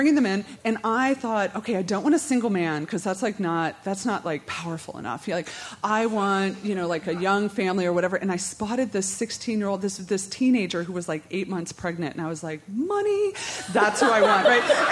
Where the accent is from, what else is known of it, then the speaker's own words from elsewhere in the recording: Aurora, Colorado, United States; And we're not from New Orleans. We're from Aurora, which is a suburb of Denver.